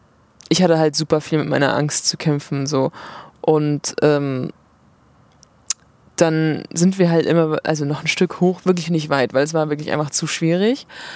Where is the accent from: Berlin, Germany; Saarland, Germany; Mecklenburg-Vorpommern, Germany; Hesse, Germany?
Mecklenburg-Vorpommern, Germany; Rostock; also ich komme ja aus Rostock, da ist immer ein bisschen Wind.